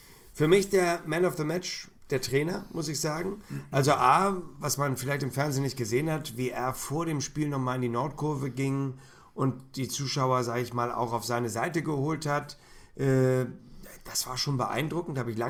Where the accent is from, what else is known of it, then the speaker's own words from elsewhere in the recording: Hamburg, Germany; Sehe ich als Hamburger sehr gerne